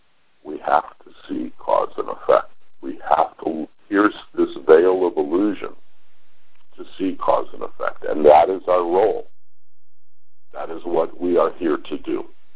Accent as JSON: {"language": "English", "town": "Los Angeles", "region": "California", "country": "United States", "tie": "born or raised there", "said": "So, I was born in Los Angeles, was raised in a wealthy family at that time."}